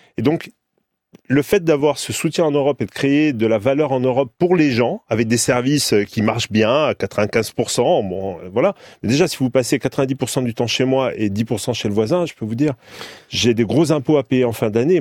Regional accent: Corsica, France; moi je suis corse

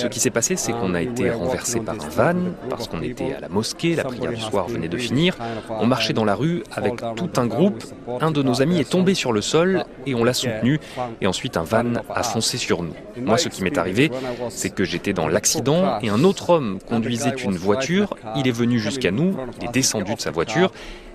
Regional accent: Somalia; now in London, United Kingdom; J'habite ici depuis 28 ans. Je suis arrivé de Somalie, c'est mon pays, tout comme la Grande-Bretagne.

